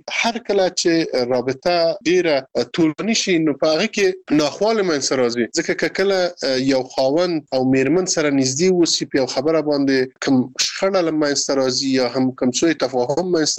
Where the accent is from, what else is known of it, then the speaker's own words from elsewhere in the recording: Afghanistan; زه چې په افغانستان کې یو وګړی یم اوسېږم